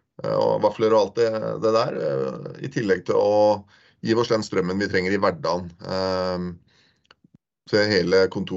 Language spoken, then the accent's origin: Norwegian; Skien, Telemark, Norway; Når jeg vokste opp her i Skien, Grenland